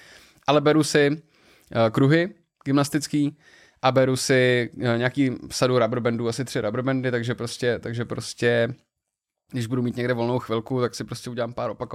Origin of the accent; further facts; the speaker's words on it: Liberec Region, Czechia; já jsem z Podještědí.